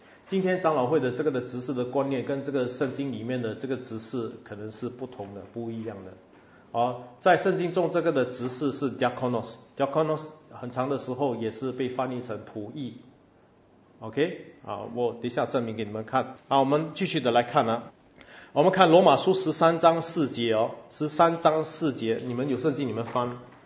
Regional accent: Singapore; 所以我们新加坡人就比较乖顺一点点

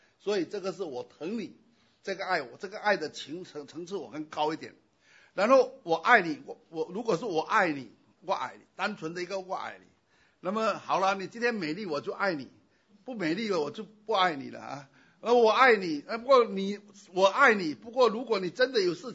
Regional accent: Fujian, China; 那么我是闽南人，我在闽南的教会，闽南的教会把爱呢都读成疼疼

